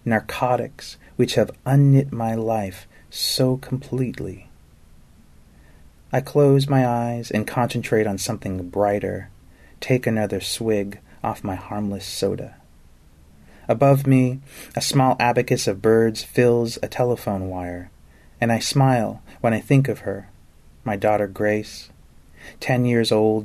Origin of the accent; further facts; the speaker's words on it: Exeter, New Hampshire, United States; also born or lived in Laconia; I was born in Laconia, and I grew up in Exeter. I was a townie. I was proud of it.